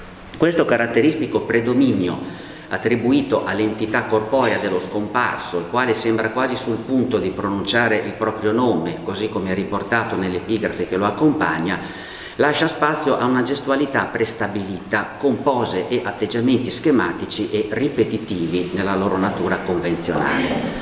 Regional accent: Bologna, Emilia-Romagna, Italy; now in Palermo, Italy; Io già da molti anni insegno all'Università di Palermo, però io sono bolognese, mi sono formato all'Università di Bologna

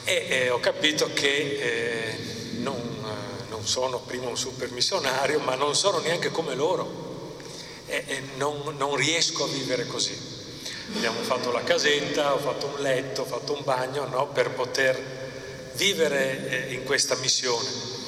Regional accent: Pordenone, Friuli-Venezia Giulia, Italy; now in Ethiopia; Sono di Pordenone, sono missionario in Etiopia da ormai 16 anni, in Africa, questo grande paese.

